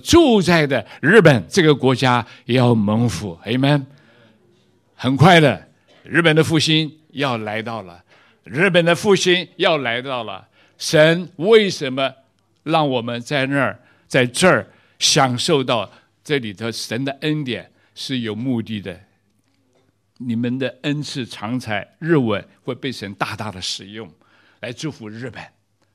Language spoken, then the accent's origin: Chinese; China; 我们看到我们中国人开始改革开放